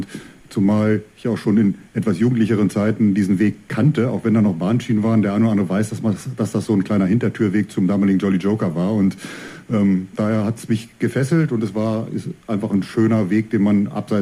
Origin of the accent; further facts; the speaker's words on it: Braunschweig, Lower Saxony, Germany; Der ganz frühe Beginn, wie du schön sagtest, in meinem Leben war, als ich als kleiner Junge im Leichtathletikverein, Polizeisportverein Braunschweig war.